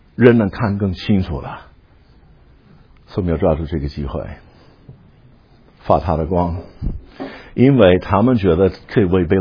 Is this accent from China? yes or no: no; United States; 你们都知道我是美国的，我要承认我的国家的领袖特骄傲的